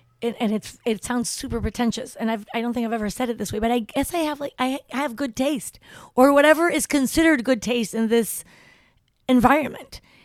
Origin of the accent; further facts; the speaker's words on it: Tepoztlán, Morelos, Mexico; when I was growing up in Tepoztlán, nobody could believe that my father was cooking.